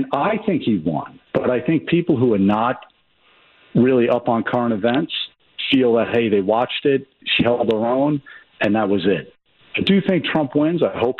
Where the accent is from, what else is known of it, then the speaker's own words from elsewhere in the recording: New York, United States; moved away; And it's funny, I grew up in New York, but I moved here in 2019. Everyone initially didn't like me because I'm from New York and have an accent.